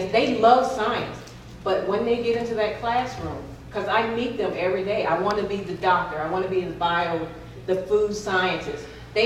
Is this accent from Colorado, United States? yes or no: no; North Carolina, United States; and I'm from North Carolina